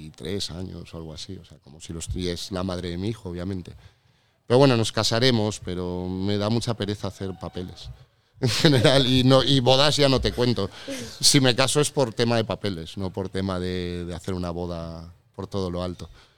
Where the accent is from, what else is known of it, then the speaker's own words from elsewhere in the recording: Valencia, Valencian Community, Spain; born there; also born or lived in Cuba / Mexico; cuando yo nací mis padres vivían en Cuba. Yo nací en Valencia en verano, pero pues a los 2-3 meses me fui a Cuba, pero de Cuba no recuerdo nada. Con 2 años me fui. Y luego viví en México, también muy pequeño